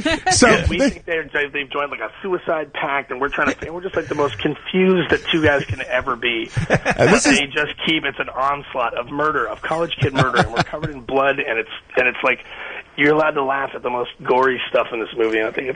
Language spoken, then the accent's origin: English; Canada; I grew up in Canada